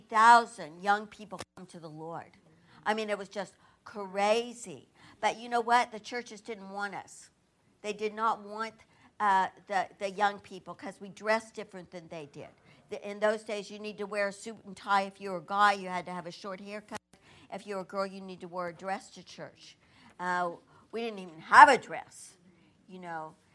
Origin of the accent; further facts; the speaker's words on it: Missouri, United States; I'm from Missouri. You just show me. That's was our motto. Show me.